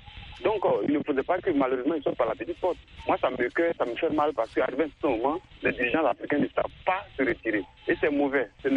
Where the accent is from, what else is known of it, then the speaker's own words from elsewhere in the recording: Côte d’Ivoire; chez moi, en Côte d'Ivoire, ici